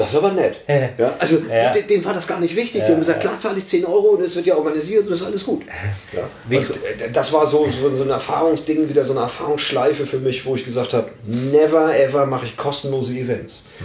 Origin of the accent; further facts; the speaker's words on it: Hamburg, Germany; born there; Ich bin gebürtiger Hamburger.